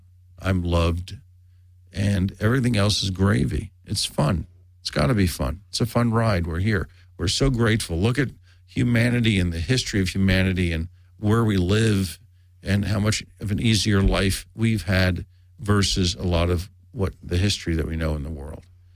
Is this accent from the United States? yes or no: yes; New York, United States; born or raised there; also born or lived in Montreal, Canada